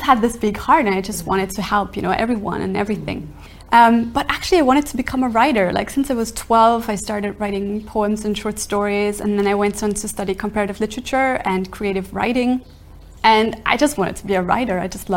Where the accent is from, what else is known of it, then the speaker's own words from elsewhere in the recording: Austria; I'm from Austria.